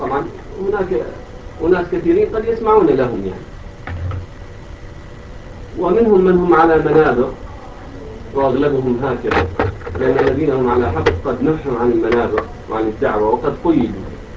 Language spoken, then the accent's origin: Arabic; Iraq; شيخنا العزيز، احنا من العراق